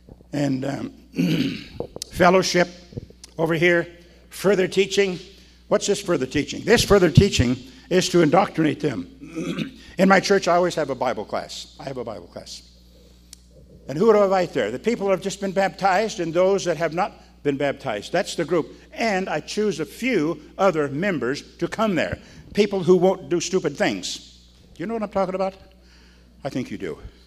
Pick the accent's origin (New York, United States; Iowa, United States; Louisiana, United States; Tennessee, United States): Iowa, United States; Well, I said, I'm from Iowa, but I'm over here.